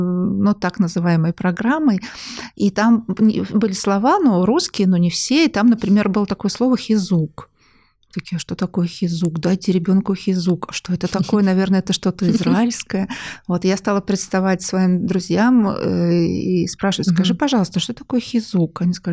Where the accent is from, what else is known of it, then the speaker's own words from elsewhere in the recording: Samara, Samara Oblast, Russia; я из Самары, я там родилась и там начинала работать.